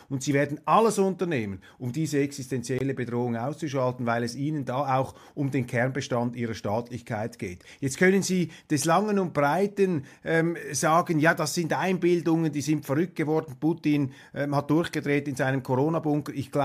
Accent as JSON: {"language": "German", "country": "Switzerland", "said": "Und ich sage das als Schweizer ganz bewusst auch an die Nichtschweizer"}